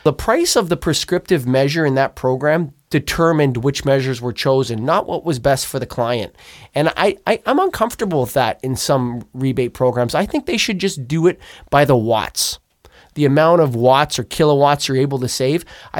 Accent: Canada; I'm a Canadian.

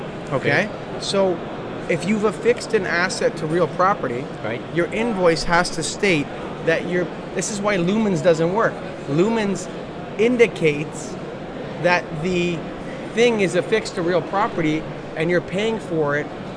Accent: Canada; I'm a Canadian

